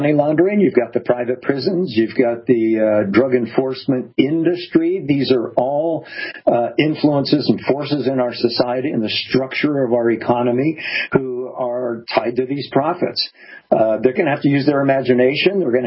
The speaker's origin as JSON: {"language": "English", "town": "San Diego", "region": "California", "country": "United States", "tie": "born or raised there", "said": "I grew up in San Diego, a border town. I spent a lot of my earlier years in Mexico"}